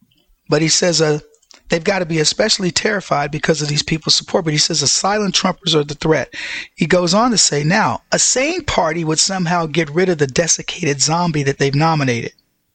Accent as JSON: {"language": "English", "region": "Texas", "country": "United States", "tie": "born or raised there", "said": "let's go to Whataburger because I grew up eating Whataburger in Texas."}